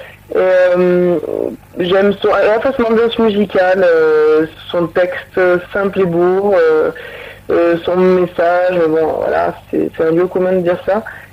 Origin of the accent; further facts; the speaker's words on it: Toulouse, Occitanie, France; après à Toulouse sans doute, ma ville natale, je pourrais aussi en faire un tour.